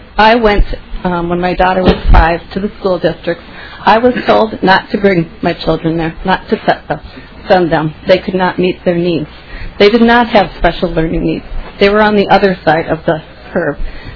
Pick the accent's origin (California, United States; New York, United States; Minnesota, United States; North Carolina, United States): Minnesota, United States; Woodbury; I am from Woodbury, and I am here as a taxpayer.